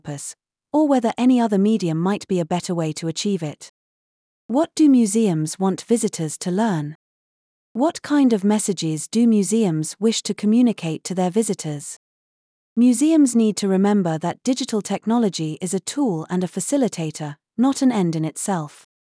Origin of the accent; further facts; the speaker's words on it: Indonesia; I visited several museums in Indonesia, my home country, where I am collecting data for my research